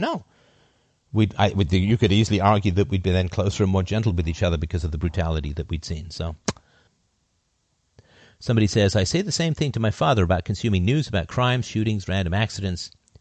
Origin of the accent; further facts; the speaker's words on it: Canada; oh, I'm down here from Canada, big smile on my face, and everybody gave me a big smile back, like, oh, this is going to be easy. He's Canadian.